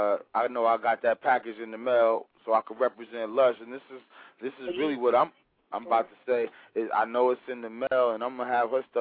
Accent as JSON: {"language": "English", "town": "Irvington", "region": "New Jersey", "country": "United States", "said": "I'm from Irvington, so is T-Bird, Dooley, and the whole Sky High ENT."}